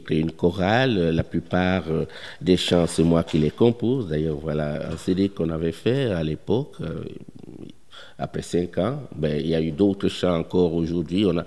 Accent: Switzerland; je suis suisse

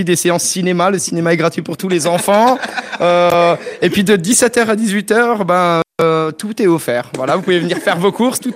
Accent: Grand Est, France; Tu vois, j'étais beaucoup à Paris, et puis moi je suis alsacien, et puis mes petites montagnes me manquaient

